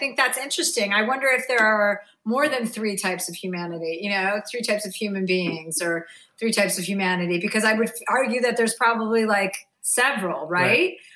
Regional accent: New Jersey, United States; Like I grew up in New Jersey. There'd be winter storms and I always had my windows open and my fans on.

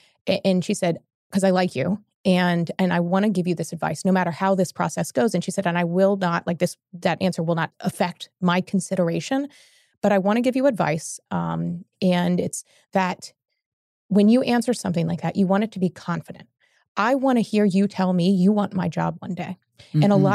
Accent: Louisville, Kentucky, United States; We were looking to move from Atlanta to Louisville, my hometown, be close to family.

